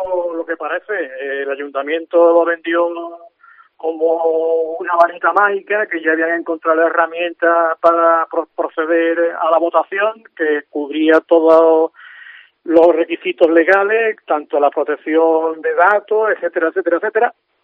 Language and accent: Spanish; Cádiz, Andalusia, Spain; como gaditano